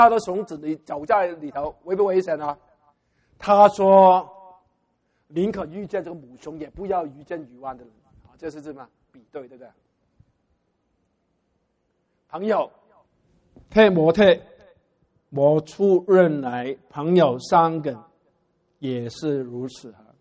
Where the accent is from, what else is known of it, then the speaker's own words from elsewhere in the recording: Guangdong, China; 我们中国人也是这样讲嘛。我们广东人很喜欢讲这个故事